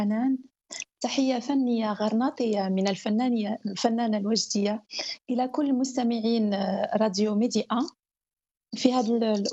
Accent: Morocco; now in France; احنا كمغاربه كنحماقوا على داك المجمع العائلي. ومني وخرجت هنا لفرنسا بقات هذيك التربيه نتاعنا والثقافه والعادات المغربيه لاصقه هنايا

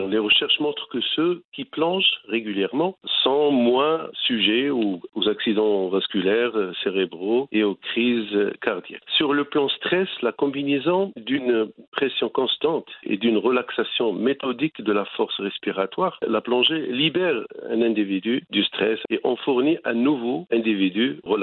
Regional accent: Morocco; Alors, chez nous au Maroc

